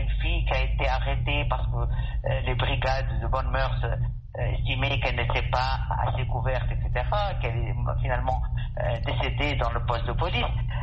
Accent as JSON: {"language": "French", "country": "Tunisia", "said": "Nous sommes des Tunisiennes, des Tunisiens très solidaires avec..."}